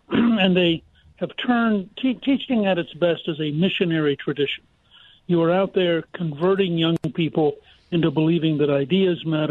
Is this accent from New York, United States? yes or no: no; Harrisburg, Pennsylvania, United States; born there; I was born in Harrisburg, so I was fascinated with it.